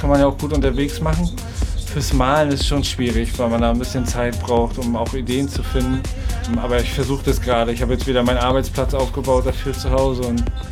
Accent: Rostock, Mecklenburg-Vorpommern, Germany; Ein guter Freund von mir, auch ein gebürtiger Rostocker

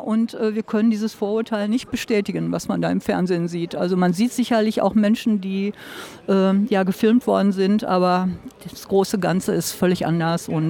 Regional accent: West Germany, Germany; Ich komme eigentlich aus dem Westen

